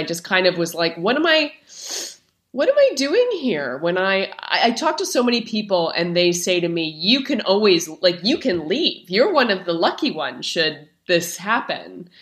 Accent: Canada; So I'm Canadian, right?

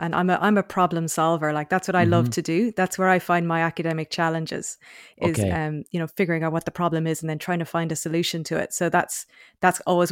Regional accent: Munster, Ireland; moved away as an adult; also born or lived in United Kingdom / Australia; I went to the UK to do my undergraduate first. I mean, I grew up in North Cork

